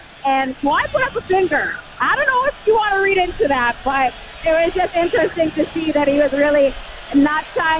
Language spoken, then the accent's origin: English; Jamaica; I'm a Jamaican girl.